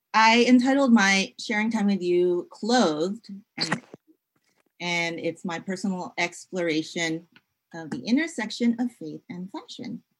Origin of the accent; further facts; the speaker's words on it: United States; born there; So I'm a Filipina American. I'm my first generation born Filipino American. My sisters and my brother and my parents are all from the Philippines.